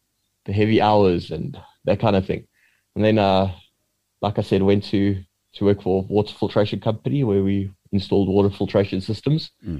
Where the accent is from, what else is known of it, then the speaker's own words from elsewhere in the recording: Edenvale, Gauteng, South Africa; Perfect. I'm from Johannesburg, Edenvale to be exact.